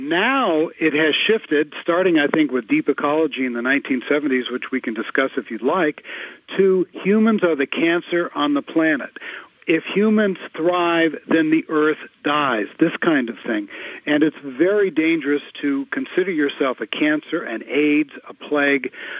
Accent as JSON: {"language": "English", "town": "Los Angeles", "region": "California", "country": "United States", "tie": "born or raised there", "said": "I grew up in Los Angeles in the 50s. The smog there was really bad."}